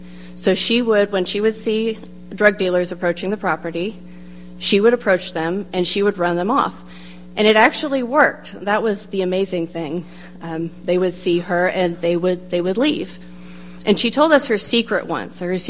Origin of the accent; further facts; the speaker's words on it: Michigan, United States; I grew up in Michigan, and our cornbread was really more like corn cake.